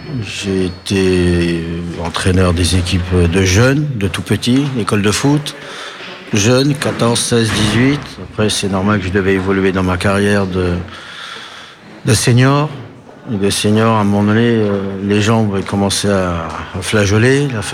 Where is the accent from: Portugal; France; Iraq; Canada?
Portugal; Viana, Viana do Castelo; Non, on est tous de Viana.